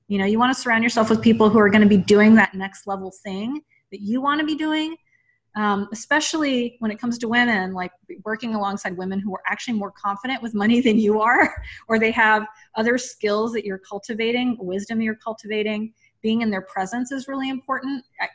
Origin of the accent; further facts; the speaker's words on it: Mississippi, United States; I came from a place, I had some really dear friends growing up in Mississippi